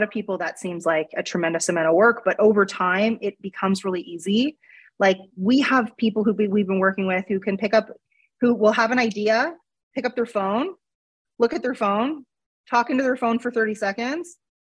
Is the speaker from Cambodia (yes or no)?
no; Canada; I'm Canadian, so we say niche.